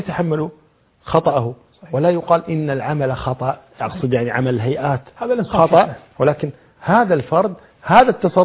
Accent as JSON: {"language": "Arabic", "country": "Kuwait", "said": "عندنا في الكويت"}